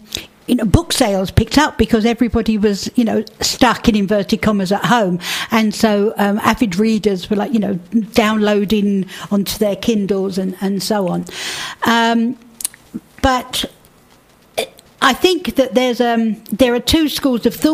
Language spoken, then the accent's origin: English; Dagenham, London, United Kingdom; I grew up in Dagenham and I thought everybody called it a banjo, you know. I didn't realise that it was such a particular Dagenham thing.